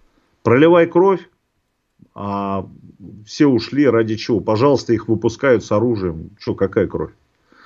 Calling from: Donetsk Oblast, Ukraine; я не из ЛНР вещаю, я из ДНР.

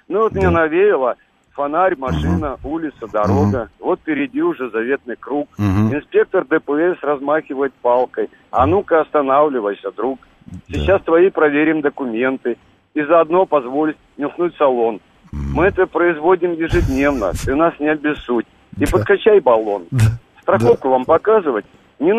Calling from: Moscow Oblast, Russia; Я из Подмосковья.

